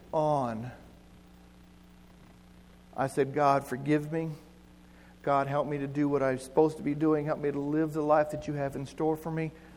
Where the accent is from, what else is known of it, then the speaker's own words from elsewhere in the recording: New Mexico, United States; Because I'm from New Mexico? No.